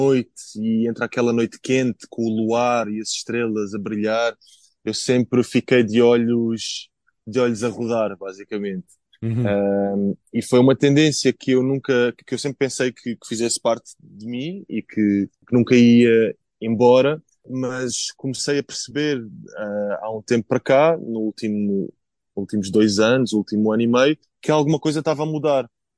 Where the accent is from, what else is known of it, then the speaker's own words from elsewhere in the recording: Portugal; E depois nós, como portugueses, também nos convencemos a nós mesmos de que ser português é ser triste